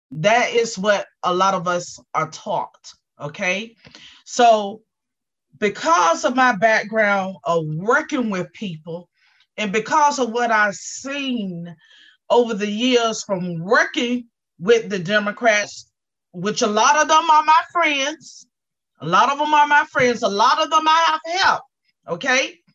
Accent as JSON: {"language": "English", "region": "North Carolina", "country": "United States", "tie": "born or raised there", "said": "I grew up in North Carolina where I experienced a lot of racism within the Black community"}